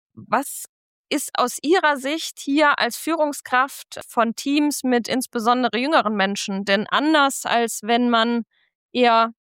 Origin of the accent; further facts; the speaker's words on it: Baden-Württemberg, Germany; Jetzt komme ich aus dem Schwabenländle